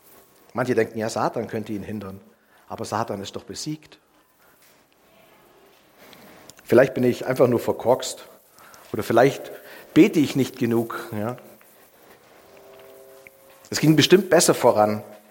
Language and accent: German; Ottobeuren, Bavaria, Germany; Ich bin aus Ottobeuern, aus der Gemeinde